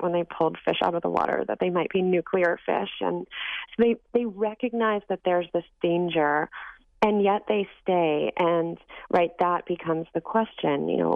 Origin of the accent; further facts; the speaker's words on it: Ohio, United States; now in Seattle, United States; California, where I grew up in Ohio, we sort of had a semi threat of tornadoes.